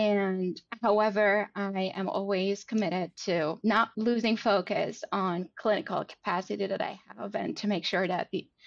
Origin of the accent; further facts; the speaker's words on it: Lebanon; moved away as an adult; also born or lived in Texas; now in Philadelphia, United States; So I am originally from Lebanon. I'm Armenian Lebanese, and I moved to the States in 2016